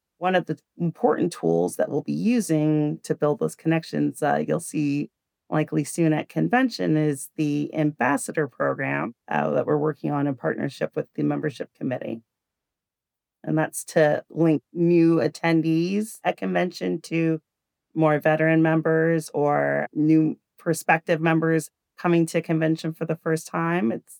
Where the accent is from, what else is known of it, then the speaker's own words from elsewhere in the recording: Toronto, Ontario, Canada; I am from Toronto. I grew up in Toronto, born and raised.